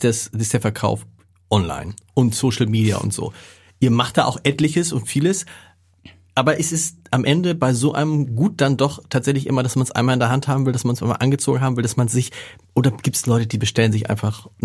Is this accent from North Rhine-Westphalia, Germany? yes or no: no; Hamburg, Germany; kommt man selbst als Hamburger kurz ans Überlegen.